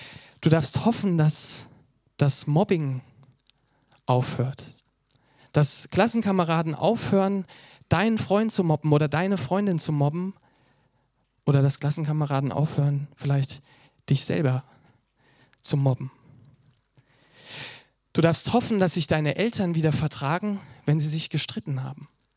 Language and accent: German; Germany; Ich kenne das von mir als Deutscher, der auch noch von seinem Charakter her eher ein bisschen sachlicher unterwegs ist.